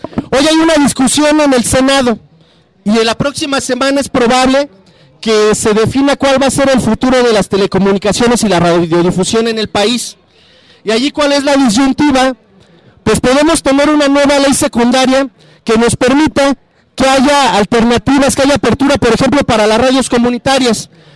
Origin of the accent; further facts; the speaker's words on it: Ciudad Nezahualcóyotl, State of Mexico, Mexico; Yo soy originario de Ciudad Nezahualcóyotl